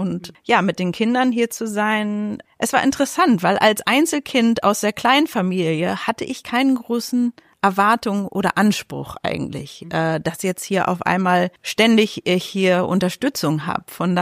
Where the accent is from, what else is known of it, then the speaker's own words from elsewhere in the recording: Berlin, Germany; moved away as an adult; Und die Gesellschaft, aus der ich komme, jetzt aus Berlin